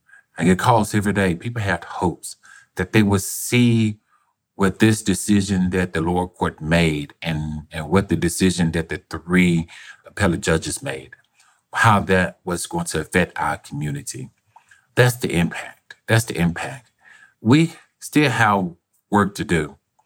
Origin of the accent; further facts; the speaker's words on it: Arkansas, United States; I was born in Arkansas. I lived in Arkansas my whole life.